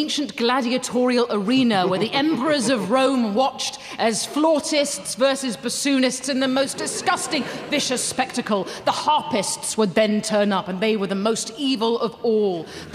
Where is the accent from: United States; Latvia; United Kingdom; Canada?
United Kingdom; South West England; accent: Bristol; That's my accent you're talking about.